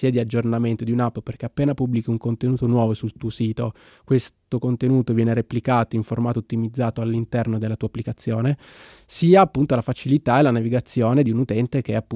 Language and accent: Italian; Turin, Piedmont, Italy; Io sono di Torino